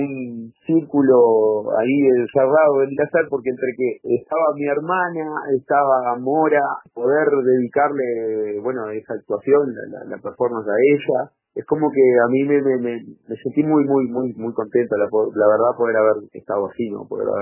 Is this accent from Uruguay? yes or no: yes; Pan de Azúcar, Maldonado, Uruguay; now in Piriápolis, Uruguay; Pero yo soy de Pan de Azúcar. Yo tuve mi infancia en Pan de Azúcar, me crié en Pan de Azúcar, mi familia es de Pan de Azúcar. Yo hice toda mi vida en Pan de Azúcar, o gran parte de mi vida.